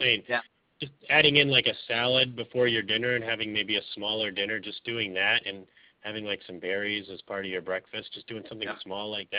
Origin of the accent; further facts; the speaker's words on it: Sweden; I'm from Sweden.